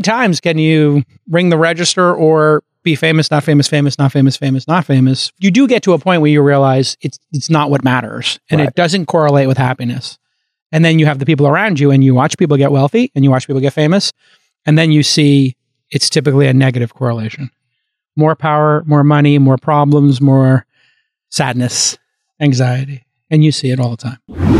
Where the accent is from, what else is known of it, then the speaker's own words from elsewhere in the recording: New York City, New York, United States; growing up in Brooklyn, we both grew up in Brooklyn. He was in Bensonhurst, I was in Bay Ridge.